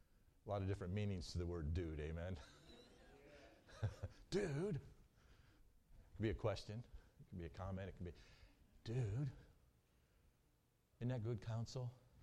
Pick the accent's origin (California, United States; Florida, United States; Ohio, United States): Ohio, United States; Lucas; I grew up in Mansfield, Ohio, a little village called Lucas, and the drug culture came through